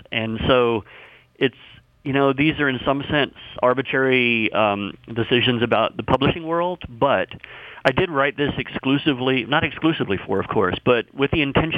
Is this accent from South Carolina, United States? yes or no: yes; South Carolina, United States; I grew up in South Carolina in the 1970s and 80s